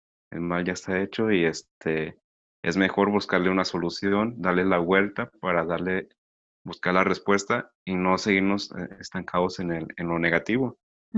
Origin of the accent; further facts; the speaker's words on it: Mexico; uno como mexicano y como buen papá también va a los antojitos en las noches.